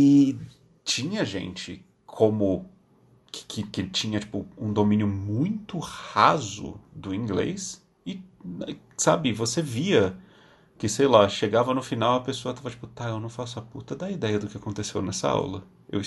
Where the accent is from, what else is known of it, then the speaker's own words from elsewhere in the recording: Brazil; a gente, como brasileiro, com os desafios que a gente vive